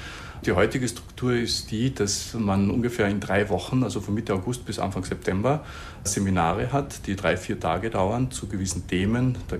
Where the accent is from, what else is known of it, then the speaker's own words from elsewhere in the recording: Austria; now in Bolzano, Italy; Ich bin ein Österreicher